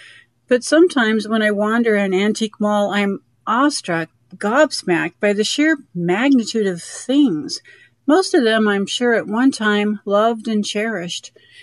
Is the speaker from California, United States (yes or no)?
no; Dodge City, Kansas, United States; from Dodge City, Kansas